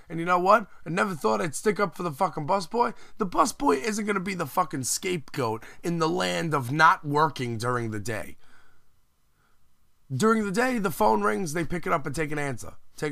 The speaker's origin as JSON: {"language": "English", "town": "Brooklyn", "region": "New York", "country": "United States", "said": "I'm not from there. That's not where I'm from. I'm from Brooklyn."}